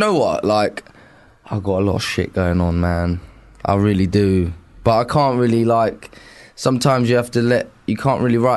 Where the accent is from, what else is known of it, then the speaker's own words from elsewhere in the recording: England, United Kingdom; I am an English wimp, so...